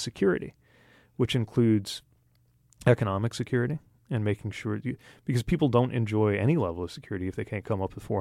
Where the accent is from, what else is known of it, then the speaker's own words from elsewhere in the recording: Indiana, United States; And one thing that people in my home state of Indiana have in common with people in Puerto Rico, fellow Americans